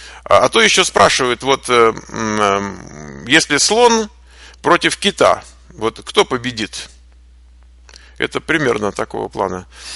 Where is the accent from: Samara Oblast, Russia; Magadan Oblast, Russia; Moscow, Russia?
Moscow, Russia; вот я человек, который вырос в Москве